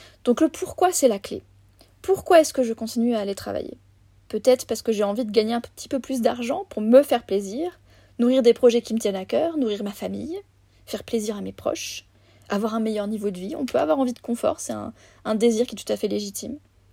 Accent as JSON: {"language": "French", "country": "France", "said": "en tant que Française dans un pays occidental"}